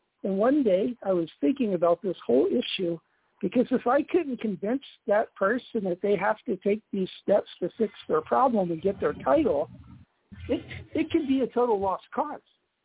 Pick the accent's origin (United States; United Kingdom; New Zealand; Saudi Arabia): United States; I'm a regular cradle American.